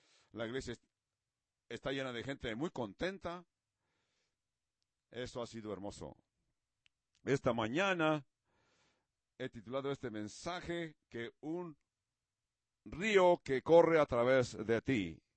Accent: California, United States; now in Montana, United States; yo crecí en California y me acostumbré a visitar las atracciones de Disneyland. So, hice un gran cambio donde cambié el movimiento que hice de Los Ángeles

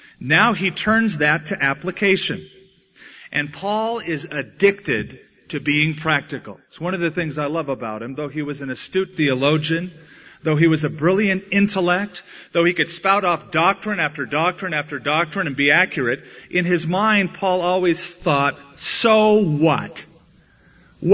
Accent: United States; I'm an American. I can't change that. I was raised a certain way.

